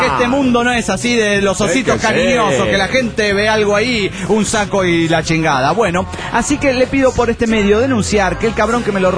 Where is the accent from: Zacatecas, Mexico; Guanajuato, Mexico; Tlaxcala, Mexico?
Guanajuato, Mexico; Pénjamo; de Pénjamo en Guanajuato, México.